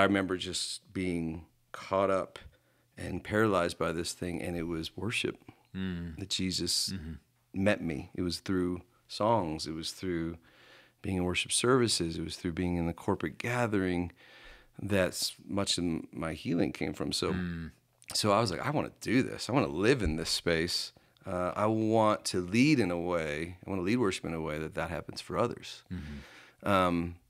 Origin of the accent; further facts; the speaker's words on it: New Jersey, United States; And I grew up in New Jersey. It's like the biggest church is 200 people, and you had three people on staff.